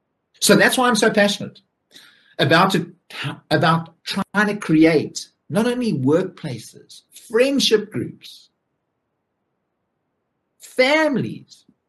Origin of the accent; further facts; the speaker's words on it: South Africa; now in Surrey, United Kingdom; I'm a South African living down in Surrey in the UK.